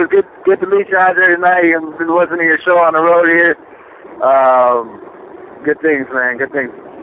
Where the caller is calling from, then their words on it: Ohio, United States